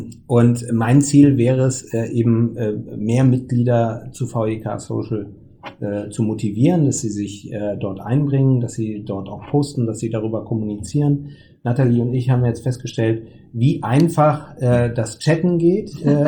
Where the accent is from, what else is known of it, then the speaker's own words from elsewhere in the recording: Düsseldorf, North Rhine-Westphalia, Germany; now in Hamburg, Germany; Ich wohne zwar in Hamburg seit fast 25 Jahren und ich sage auch immer, ne, Düsseldorf ist meine Heimat und Hamburg mein Zuhause.